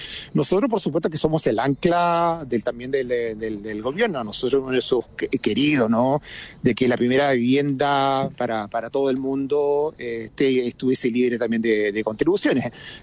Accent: Iquique, Tarapacá, Chile; y yo soy iquiqueño, nacido y criado

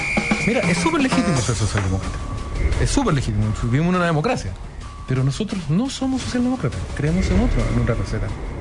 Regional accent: Chile; De Chile, le digo, profesor.

